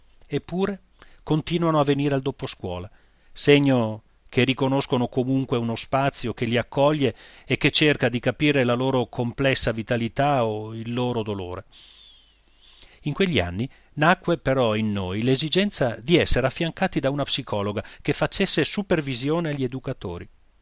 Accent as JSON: {"language": "Italian", "region": "Friuli-Venezia Giulia", "country": "Italy", "said": "sono friulana e la cultura mezzadra della parsimonia è nel mio DNA"}